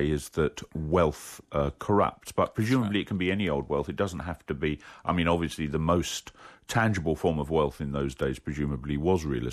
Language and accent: English; London, United Kingdom; I was brought up in London in N7, and I'm not quite sure what the appropriate plant is for N7.